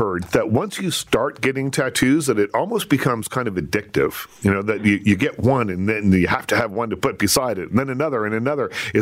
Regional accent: Liverpool, Nova Scotia, Canada; I'm from the South Shore. I'm from Liverpool, Nova Scotia.

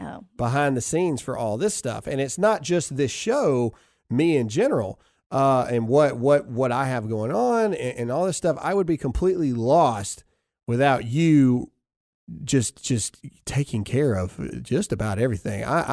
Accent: the South, United States; We are not Fox News. We are not CNN. We're not the typical people. We are just people from the South.

